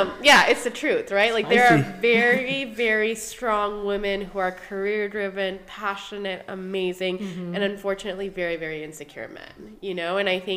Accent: India; Because that's not something, as Indian women, we don't usually see, like, support from men a lot, you know?

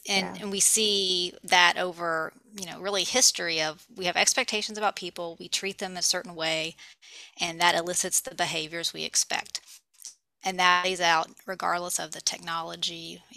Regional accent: the South, United States; So I say I grew up in the South, and I think if you grow up in the South, you cannot be ambivalent on the topic of race.

